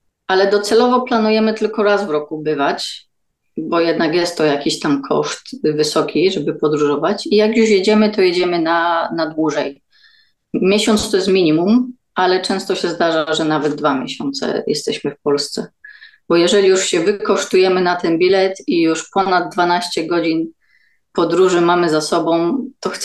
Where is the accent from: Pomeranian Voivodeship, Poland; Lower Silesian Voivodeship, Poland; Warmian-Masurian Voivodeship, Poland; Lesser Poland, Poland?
Lower Silesian Voivodeship, Poland; Wrocław; now in Mauritius; Pochodzę dokładnie z Wrocławia, jest to jedyne polskie miasto, w którym mieszkałam, ale myślę, że najlepsze.